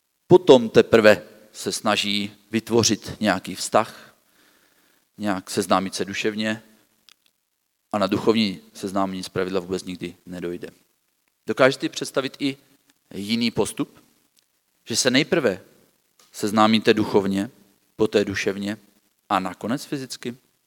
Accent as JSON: {"language": "Czech", "town": "Uničov", "region": "Olomouc Region", "country": "Czechia", "said": "Já jsem to zažil v Uničově, odkud pocházím a je to výborný."}